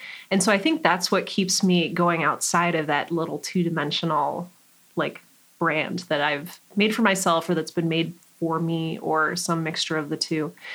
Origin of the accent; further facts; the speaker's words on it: Cleveland, Ohio, United States; I'm from Cleveland where the broadcasters learn.